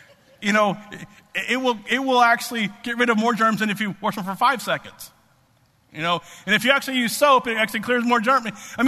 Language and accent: English; Alabama, United States; I'm from Alabama, and we'll have a wonderful time.